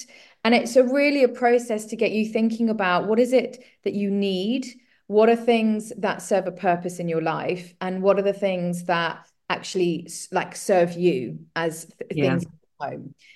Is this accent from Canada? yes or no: no; South Africa; also born or lived in Zimbabwe; So I actually grew up in Africa. So I grew up in South Africa, and then I lived in Zimbabwe.